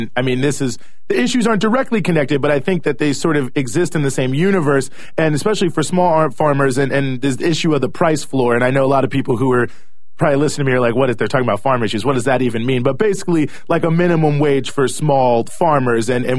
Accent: Virginia, United States; You know, I grew up in Virginia, so also grew up around guns and as a gun owner.

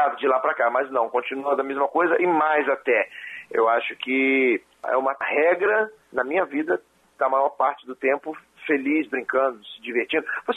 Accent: Rio de Janeiro, Brazil; born there; Eu nasci em Laranjeiras, maternidade escola, Laranjeiras.

